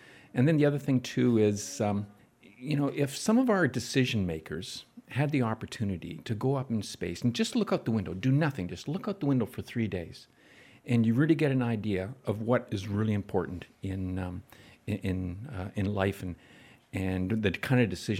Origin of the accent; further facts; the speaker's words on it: Canada; I was Canadian. I am Canadian